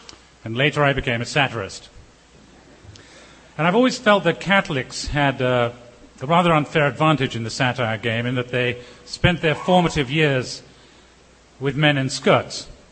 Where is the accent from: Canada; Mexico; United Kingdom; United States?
United Kingdom; England; because I was growing up in England.